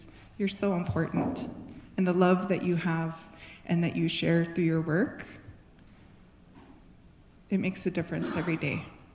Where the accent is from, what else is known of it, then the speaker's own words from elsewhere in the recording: Unalakleet, Alaska, United States; I'm from Yunlaklit, Ungalaklik, … … after my great-grandma, my grandma's mom.